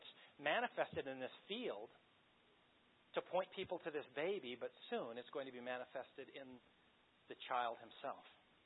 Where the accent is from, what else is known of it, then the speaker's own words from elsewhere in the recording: Beulah, Colorado, United States; But I grew up in Beulah, not far between Beulah and Wetmore, not even in the city of Beulah.